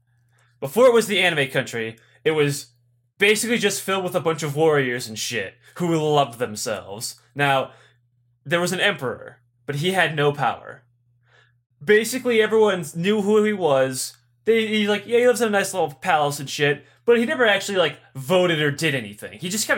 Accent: United States; I'm an American.

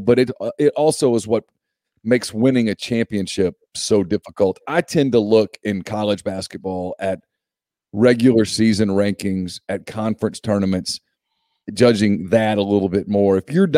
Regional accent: Ruston, Louisiana, United States; I grew up in Ruston, and there was a forward at Louisiana Tech named Carl Malone.

